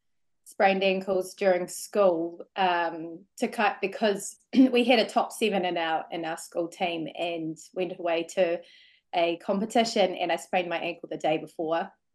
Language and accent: English; Invercargill, Southland, New Zealand; also born or lived in Oamaru; Oamaru, and Invercargill. I spent most of my schooling there. And I absolutely loved growing up in Southland.